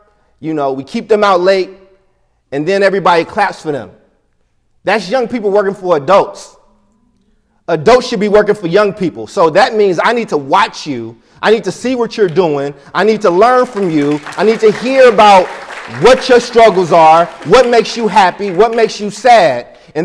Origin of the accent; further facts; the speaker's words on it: Oakland, California, United States; also born or lived in Chicago; asked me what my experience was living in Chicago and growing up in Oakland